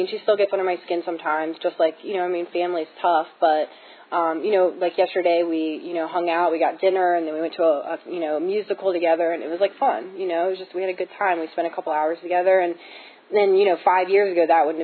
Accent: Maryland, United States; It was always the fact that my parents were divorced or that I grew up in Southern Maryland.

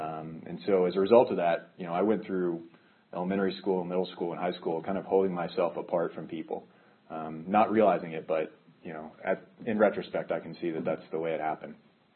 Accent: Franklin, Tennessee, United States; I was raised in Franklin, Tennessee, which is like 20 minutes south of Nashville.

